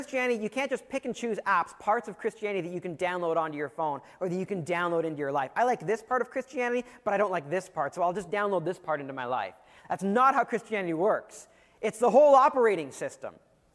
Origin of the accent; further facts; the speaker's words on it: Canada; I'm Canadian.